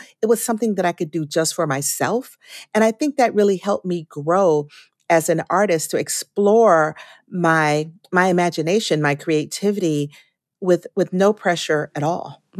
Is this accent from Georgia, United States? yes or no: yes; Atlanta, Georgia, United States; and I grew up in Atlanta post-segregation in a big city.